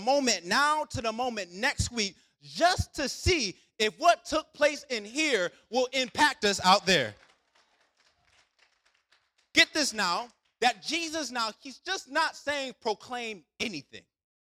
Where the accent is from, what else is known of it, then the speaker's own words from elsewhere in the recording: Rochester, New York, United States; I remember I'm from Rochester, New York. One thing about Rochester, New York is we get a lot of snow.